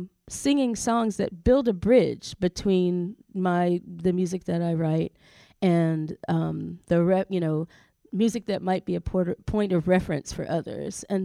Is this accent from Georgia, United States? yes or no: yes; Athens, Georgia, United States; I'm from Athens, Georgia.